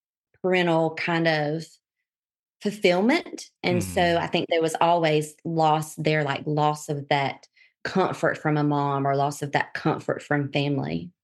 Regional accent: Dothan, Alabama, United States; Well, all over for the first few years of life. And then I settled in Dothan, Alabama when I was about 10 years old. I've moved 26 times. But Dothan is pretty much where I remained.

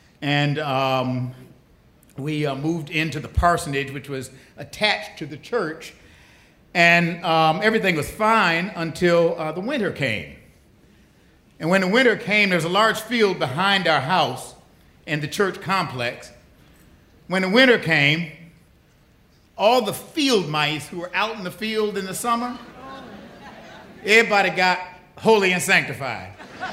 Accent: Buffalo, New York, United States; born or raised there

